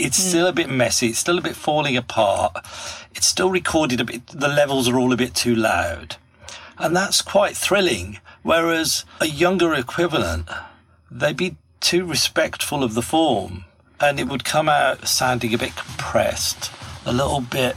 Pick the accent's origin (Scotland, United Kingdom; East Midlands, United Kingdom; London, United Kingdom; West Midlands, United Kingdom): West Midlands, United Kingdom; Birmingham; I remember in Birmingham, where I was growing up in Birmingham